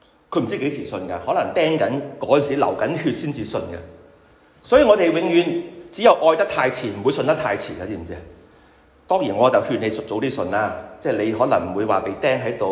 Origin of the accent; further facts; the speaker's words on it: China; 我中國人最緊要係咪先？